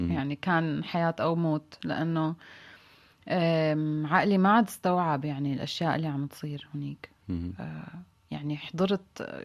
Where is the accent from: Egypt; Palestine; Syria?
Syria; الكل أمريكان ما عدا أنا سورية.